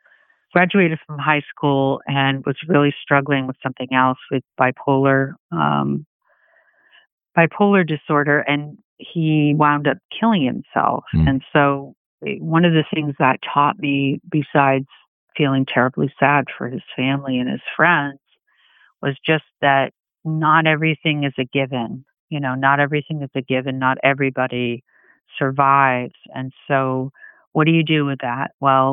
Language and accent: English; Boston, Massachusetts, United States; born or raised there; also born or lived in Andover / Brookline